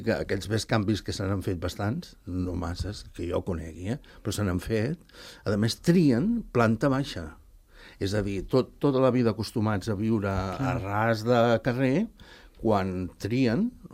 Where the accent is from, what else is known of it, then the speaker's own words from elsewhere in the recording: Arbeca, Catalonia, Spain; Jo sóc d'Arbeca.